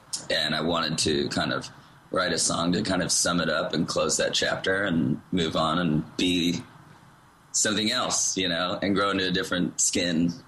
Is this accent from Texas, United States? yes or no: yes; Austin, Texas, United States; also born or lived in California; I just basically told my story of growing up in Austin, and that's where I was born in California